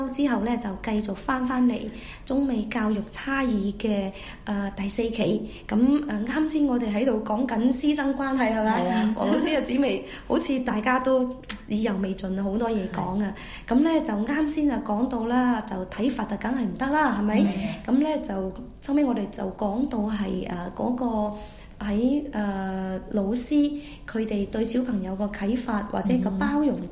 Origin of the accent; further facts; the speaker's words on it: China; 包括佢唔係話特別係我哋中國人覺得佢學到幾多知識嘅問題